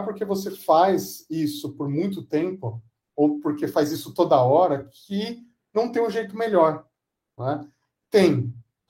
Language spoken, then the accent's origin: Portuguese; São Paulo, Brazil; Eu sou de São Paulo e atendo o Brasil todo